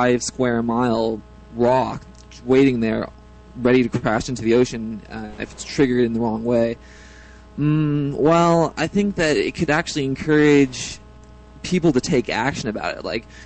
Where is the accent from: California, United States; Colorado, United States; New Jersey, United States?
California, United States; San Francisco; I grew up in San Francisco, and I have a lot of social liberal views